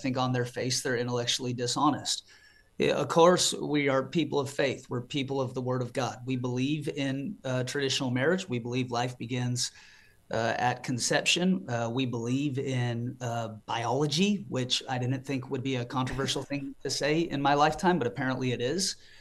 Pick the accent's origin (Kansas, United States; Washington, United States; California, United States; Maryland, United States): Washington, United States; Seattle; I grew up in the city. I was born in Seattle. I went to public school in Ballard. I'm a Seattle guy.